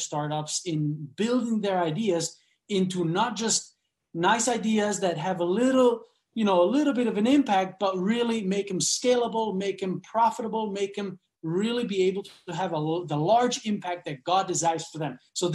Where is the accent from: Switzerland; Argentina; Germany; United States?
Switzerland; when I was 19 years old, I grew up in Switzerland, and I just dropped out of college to go and work as a missionary in the mission field in Honduras.